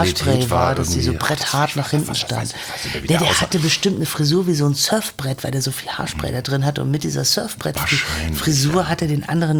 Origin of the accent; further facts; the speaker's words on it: Kassel, Hesse, Germany; Aus Kassel.